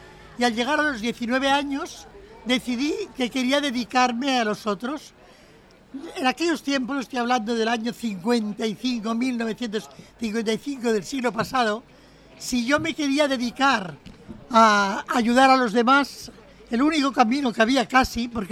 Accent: Barcelona, Catalonia, Spain; yo no llegué porque he nacido aquí, en Barcelona, nací en la Bonanova. Y bueno, durante mi infancia y mi adolescencia viví una vida bastante cómoda en esta ciudad, aunque era posguerra

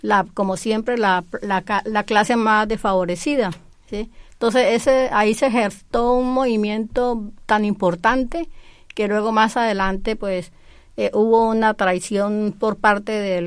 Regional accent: Santander, Colombia; moved away as an adult; now in Spain; Llevo 25 años aquí en España y en Cataluña 23 años, desde que llegué de Colombia en el año 2000.

